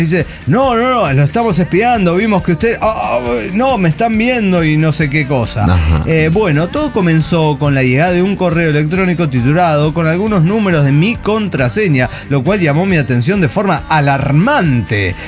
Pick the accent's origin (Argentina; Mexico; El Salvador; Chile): Mexico; State of Mexico; del Estado de México y les cuento